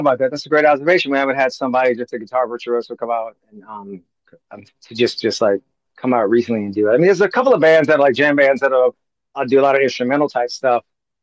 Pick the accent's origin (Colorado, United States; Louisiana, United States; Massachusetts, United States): Louisiana, United States; New Orleans; So just growing up in New Orleans on the weekends, they would just jam in the living room.